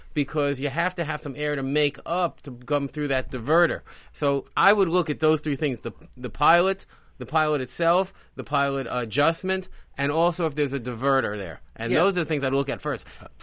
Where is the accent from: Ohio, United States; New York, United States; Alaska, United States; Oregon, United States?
New York, United States; Brooklyn; Well, I'm from Brooklyn, too.